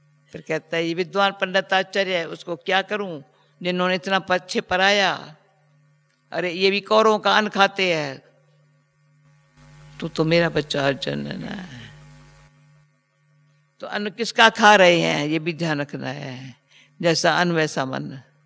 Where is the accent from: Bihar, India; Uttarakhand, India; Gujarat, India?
Gujarat, India; हम गुजराती लोग छाछ पीते हैं ना खाने के साथ साथ